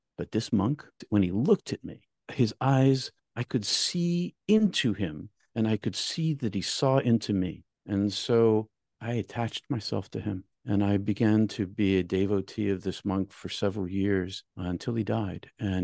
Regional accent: New England, United States; and I'm from New England, so, and Henry David Thoreau and Ralph Waldo Emerson and Emily Dickinson, they're all like in my neighborhood.

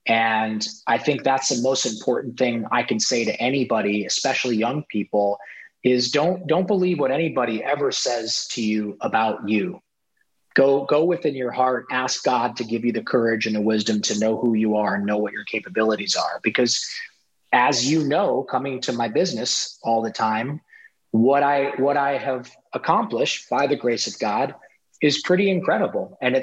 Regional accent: Ohio, United States; And I grew up in Ohio, in a rural town in Ohio.

